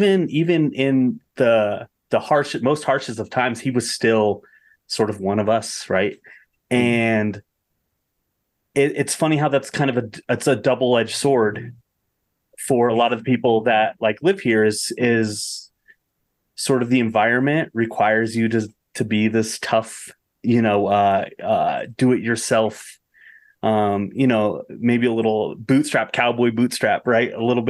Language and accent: English; Bosler, Wyoming, United States; I grew up in Bosler, which is mm-hmm. 10 miles from Pat's ranch. And in Bosler is 20-ish miles from Laramie, which is a population of 30,000.